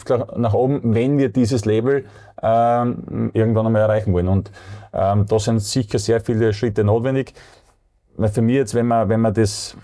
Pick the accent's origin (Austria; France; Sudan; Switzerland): Austria; Und bei uns in Österreich, sagen wir, ein Verein, wo wirklich viele Torhüter rausgekommen.